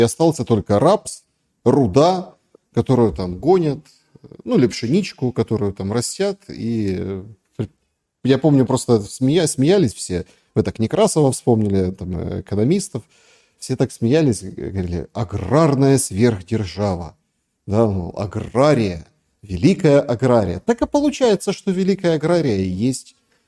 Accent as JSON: {"language": "Russian", "country": "Ukraine", "said": "я украинец из Украины."}